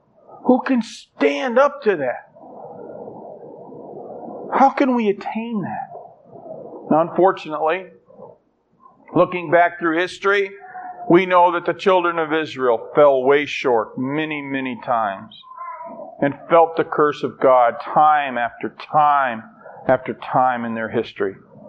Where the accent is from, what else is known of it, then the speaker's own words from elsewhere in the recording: Ireland; I'm Irish. You can't even squint and call me Jewish.